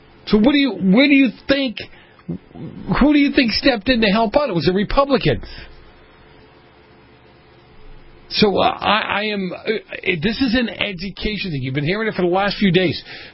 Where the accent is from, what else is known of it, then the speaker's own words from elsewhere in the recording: New England, United States; I grew up in New England. A lot of those towns have their own stories as how they came about, how they came into being.